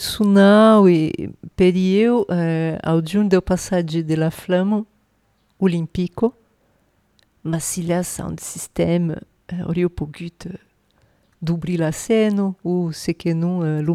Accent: Brazil; Je suis brésilien

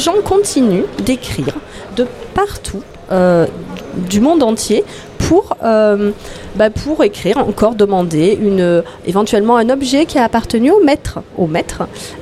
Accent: Provence-Alpes-Côte d'Azur, France; et même moi en tant que Provençale

